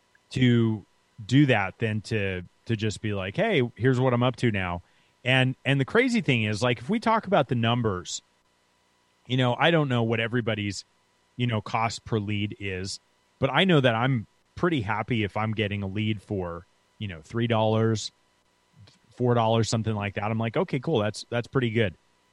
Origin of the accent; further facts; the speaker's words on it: New York, United States; You know, I grew up in New York and I went to Florida to go to college.